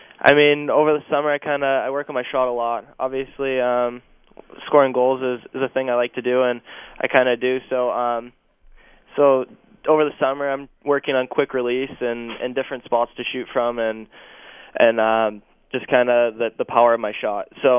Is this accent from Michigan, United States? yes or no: yes; Plymouth, Michigan, United States; growing up near Plymouth, it was kind of a goal of mine to play in the OHL